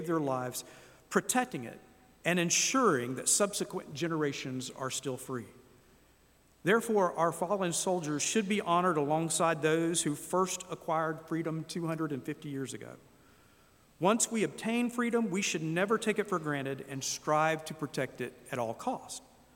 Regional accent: United States; how grateful I am to have been born and raised in the United States. Now, I have lived outside the United States, and I've traveled the world extensively

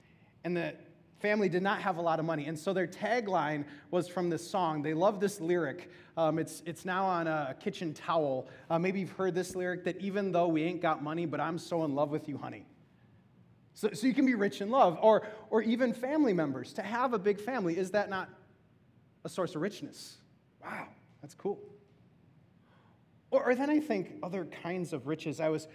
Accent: El Paso, Texas, United States; born there; Because for me, I was born in El Paso, Texas.

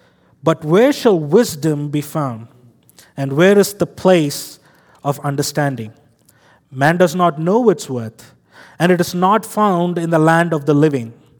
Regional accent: India; I'm from India. I'm a math guy.

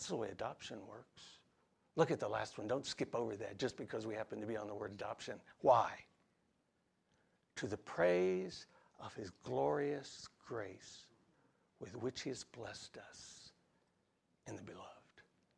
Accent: Illinois, United States; I'm from Southern Illinois

